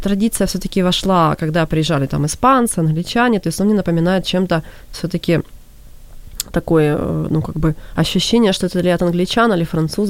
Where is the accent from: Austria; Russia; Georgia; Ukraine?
Ukraine; ну, я, по крайней мере, как украинка